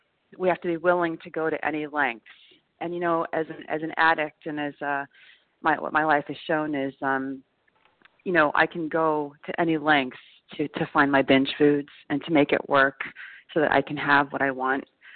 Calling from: New York, United States; I'm calling from New York.

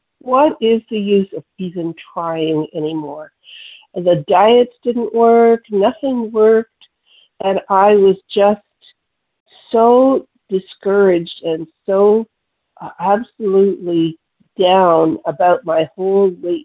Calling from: Beamsville, Ontario, Canada; calling from Beamsville, Ontario, Canada.

